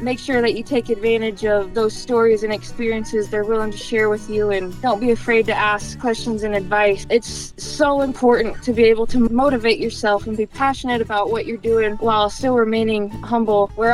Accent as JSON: {"language": "English", "region": "Iowa", "country": "United States", "tie": "born or raised there", "said": "So like you said, I'm from Northwest Iowa. I was born and raised on the farm, and I'm actually the fifth generation on my dad's side."}